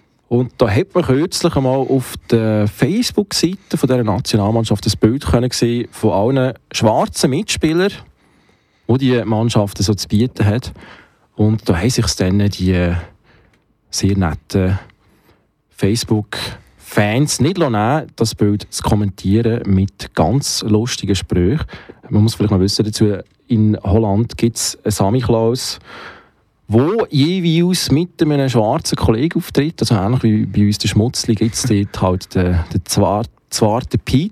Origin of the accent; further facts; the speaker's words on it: Switzerland; weil ich bin mich als Schweizer gewohnt, an der Top-Position von der Rangliste zu sein.